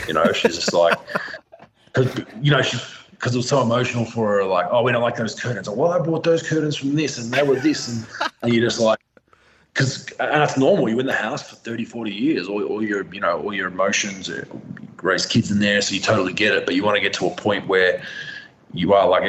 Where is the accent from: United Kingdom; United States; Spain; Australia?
Australia; Endeavour Hills, Victoria; What I grew up in Endeavour Hills, I think they were probably 205 or 210 or even 2 metres. So, yeah, grew up ducking your head a lot.